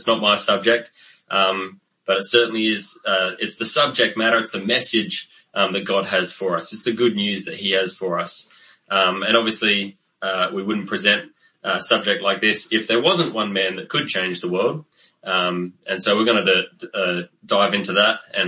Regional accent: Australia; now in Seattle, United States; Yes, I am from Australia, though I live in Seattle now. I married a Seattle girl. So I live in Seattle now

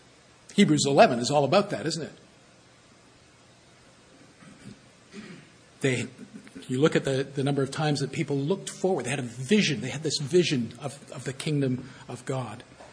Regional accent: Canada; I was born in Canada. I was raised in Canada. I like Canada. Great country. I'd rather live here than just about anywhere else.

